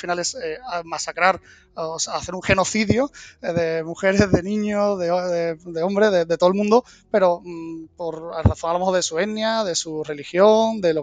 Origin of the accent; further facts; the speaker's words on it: Cádiz, Andalusia, Spain; also born or lived in Barcelona; me vine a Cádiz porque estaba fuera, que es de donde soy, donde he vivido, aunque he estado también muchos años en Barcelona.